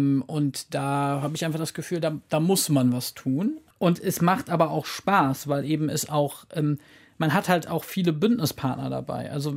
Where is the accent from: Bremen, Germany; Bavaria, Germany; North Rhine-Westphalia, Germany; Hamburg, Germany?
North Rhine-Westphalia, Germany; Cologne; Ich hatte in Köln hier, wo ich groß geworden bin, habe ich eine BUND-Jugendgruppe gegründet